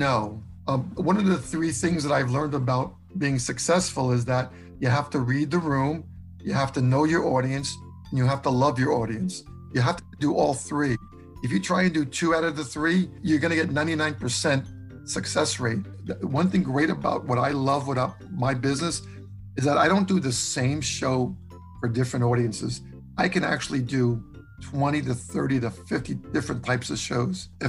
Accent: Atlanta, Georgia, United States; you know, I grew up in Atlanta, and in Atlanta, there is still a respect for people.

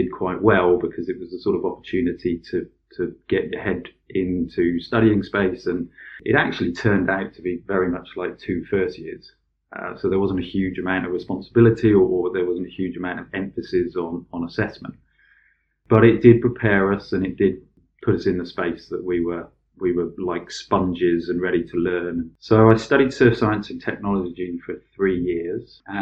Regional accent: Plymouth, South West England, United Kingdom; I am a Plymouthian. I was born in Plymouth, and I've remained in Plymouth for much of my life.

